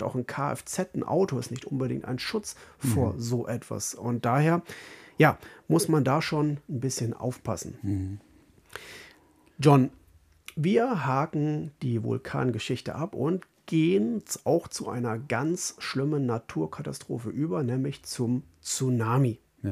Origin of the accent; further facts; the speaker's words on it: Germany; ich bin ja als Kind an der Mosel aufgewachsen, an der schönen, also ein toller deutscher Fluss im Tal gelegen, mit vielen schönen Steilhängen und guten Wein.